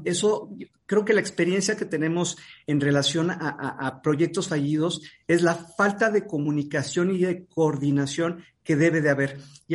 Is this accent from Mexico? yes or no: yes; Mexico; como buenos mexicanos